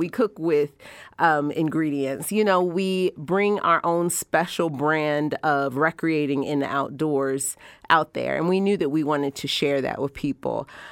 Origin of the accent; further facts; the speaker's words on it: Baltimore, Maryland, United States; I'm from Baltimore, I'm from the city, I'm a city girl